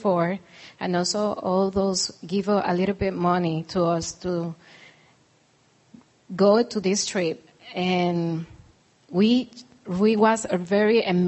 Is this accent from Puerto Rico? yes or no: yes; Puerto Rico; or for my case, I come from Puerto Rico.